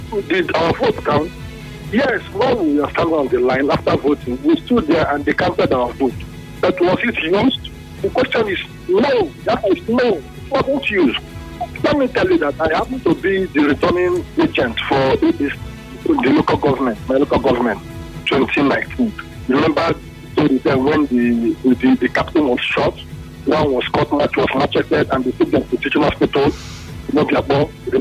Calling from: Portland, United States; I'm calling from Portland.

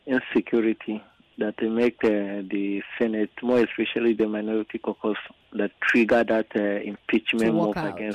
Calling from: Abuja, Federal Capital Territory, Nigeria; I'm calling from Abuja.

